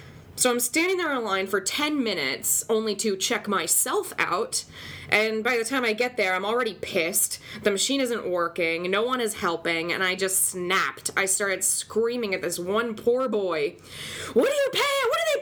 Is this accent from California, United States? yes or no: no; Florida, United States; In my home state yesterday, an old man physically rammed his shopping cart into another old man who had unloaded more than 20 items into the express lane. Okay, this is at Walmart in Tampa, I believe.